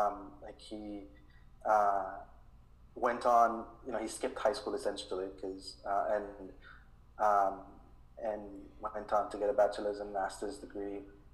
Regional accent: Belize; originally I'm from Belize, Central America. I am Garifuna

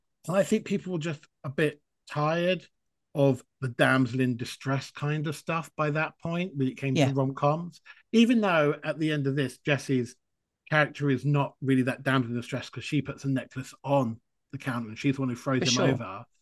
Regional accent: United Kingdom; And I think that's mainly because maybe we're British and we grew up with that as actual history

